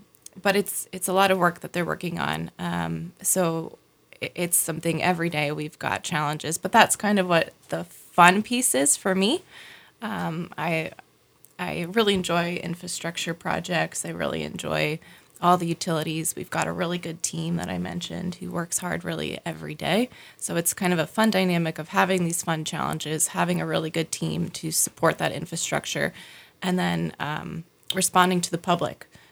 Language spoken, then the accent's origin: English; Maryland, United States; I come from Maryland, so I grew up in Maryland. I was there my whole life.